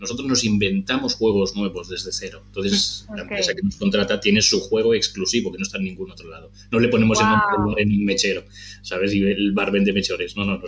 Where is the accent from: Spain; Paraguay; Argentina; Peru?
Spain; Barcelona, Catalonia; now in Mollet del Vallès, Spain; Pues mira, somos los dos de Barcelona.